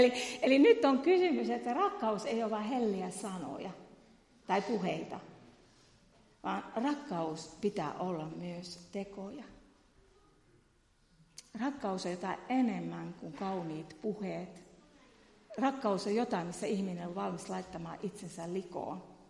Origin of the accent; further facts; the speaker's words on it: Kainuu, Finland; erään kerran vierailla tuolla Kainuussa, minähän tuun Kainuusta, niin kuin varmaan jo murteista huomannut.